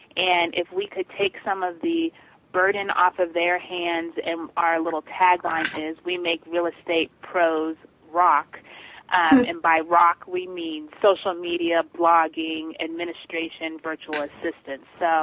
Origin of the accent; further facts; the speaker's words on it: Colorado, United States; I grew up in Colorado, me and my sister, and we were the very much minority at our school. So we were like two African American girls